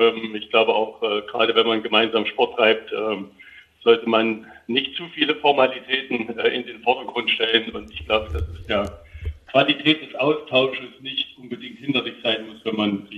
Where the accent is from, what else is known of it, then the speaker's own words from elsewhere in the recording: Weimar, Thuringia, Germany; Ich komme von Hause aus aus Weimar, bin da auch groß geworden